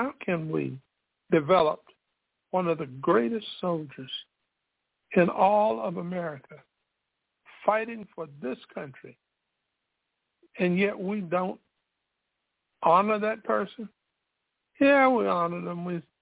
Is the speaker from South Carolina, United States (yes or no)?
yes; Spartanburg, South Carolina, United States; there were troops in the United States Army who had been stationed in my hometown, Spartanburg, South Carolina.